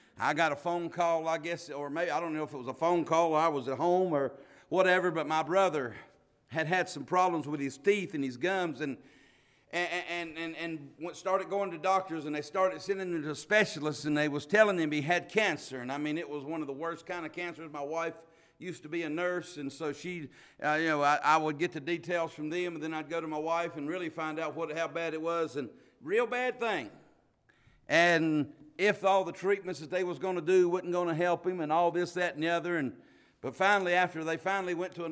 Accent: North Carolina, United States; I am from North Carolina, and been coming up upstate New York for about 6 years now.

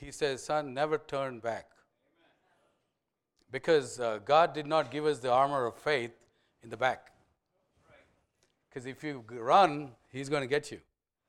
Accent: Dallas, Texas, United States; So I grew up in Texas, so I know that language too.

